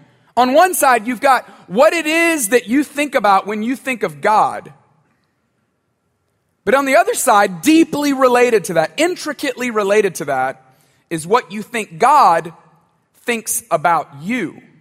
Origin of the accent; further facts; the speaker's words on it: Tuscaloosa, Alabama, United States; I grew up in Tuscaloosa.